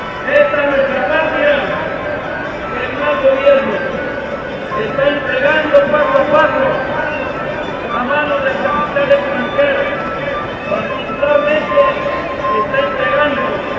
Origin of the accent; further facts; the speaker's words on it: Mexico; Como mexicanos mismos, no vamos a permitir que siga este proceso de invasión.